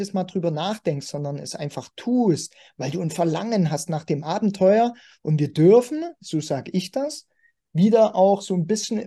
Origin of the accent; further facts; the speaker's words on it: Germany; also ich bin ein Deutscher, also auch hier geboren